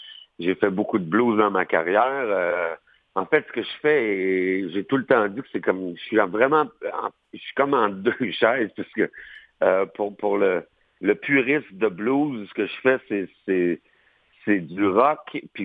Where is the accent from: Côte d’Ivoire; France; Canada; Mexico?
Canada; Trois-Rivières, Quebec; J'étais à Trois-Rivières. Okay. Moi, je viens de Trois-Rivières.